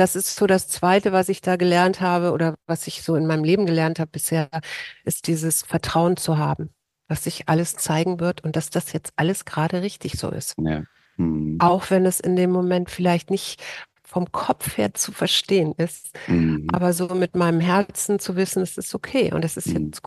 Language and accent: German; Hamburg, Germany; ich bin in Hamburg groß geworden und da gibt es den Sachsenwald und wir waren jedes Wochenende im Wald.